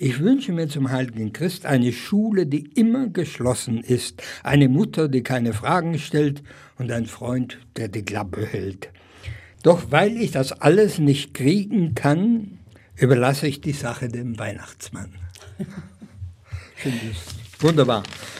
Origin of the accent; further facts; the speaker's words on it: Baden-Württemberg, Germany; Aber ich bin ja im Schwäbischen aufgewachsen